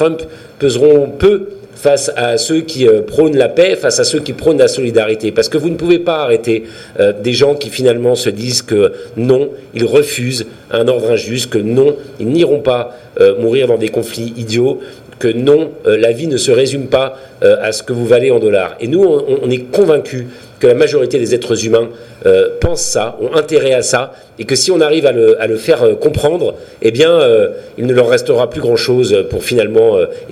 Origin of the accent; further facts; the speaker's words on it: France; Nous sommes Français, nous pouvons finalement nous défendre